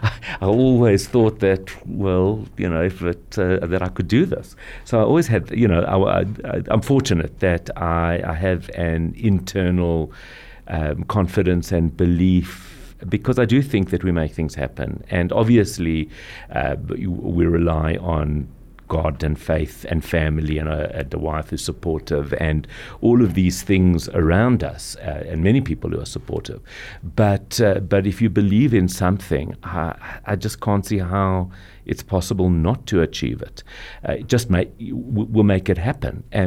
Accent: Johannesburg, Gauteng, South Africa; So I grew up in Johannesburg three siblings, four of us. Grew up in Johannesburg, always observant, religious, which is quite unusual back then, but wasn't really so trendy. Went to Yeshiva College, then went on to Wits, where I studied.

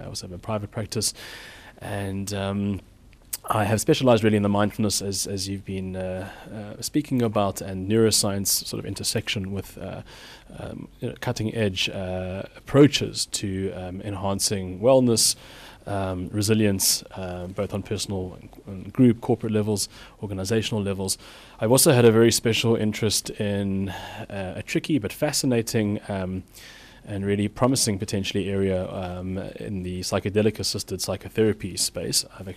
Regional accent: Cape Town, Western Cape, South Africa; I hail from Cape Town.

